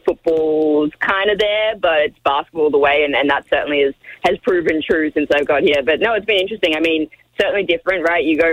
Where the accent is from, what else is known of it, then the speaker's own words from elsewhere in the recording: Australia; I am Australian after all. I do like a drink.